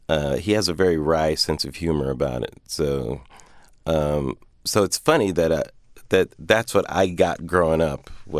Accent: Pomona, California, United States; I grew up in Pomona, California, suburb of Los Angeles, 30 miles east of Los Angeles.

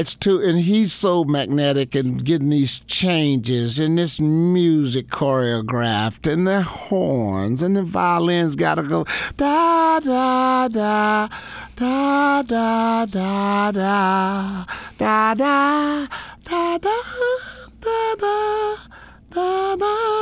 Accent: Michigan, United States; also born or lived in Texas; because that's why I don't have a southern draw to my accent, because I was raised in Michigan. So I went to Texas.

